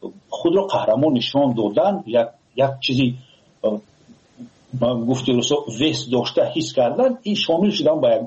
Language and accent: Persian; Tajikistan; فخر کنند تاجیکان که ما تاجیک هستیم